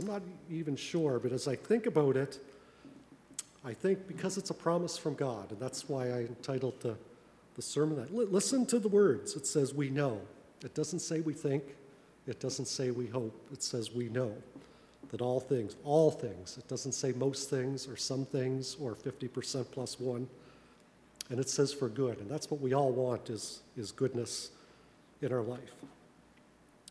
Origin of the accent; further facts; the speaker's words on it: Sydney, Nova Scotia, Canada; I grew up in Sydney, Nova Scotia. And in Sydney, they had public schools, at least when I was a child, for Roman Catholics, and they had public schools for everybody else. And my family attended Roman